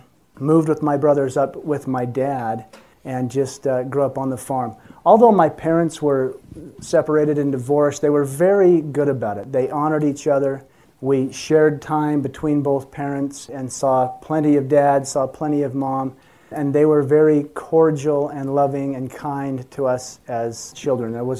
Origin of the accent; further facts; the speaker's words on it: Charleston, Utah, United States; I grew up here in Utah, grew up in a little town known as Charleston. It's right up by Midway on Deer Creek Reservoir.